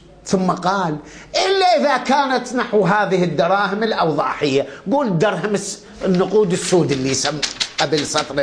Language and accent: Arabic; Iraq; احنا عندنا بالعراق البرتقال